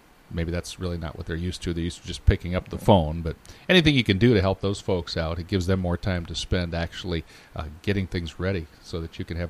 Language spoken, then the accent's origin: English; Dubuque, Iowa, United States; I grew up in Dubuque, and Mother's Day was the traditional day for all of the city parks to open.